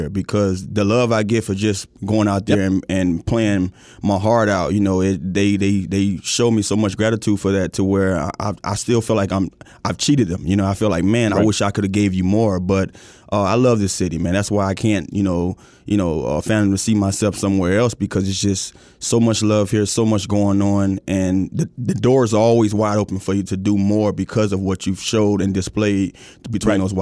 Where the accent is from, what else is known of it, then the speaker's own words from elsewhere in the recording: Miami, Florida, United States; Yes, I'm born and raised in Miami, Florida. Grew up in Carroll City, you know, and played for Carroll City Senior High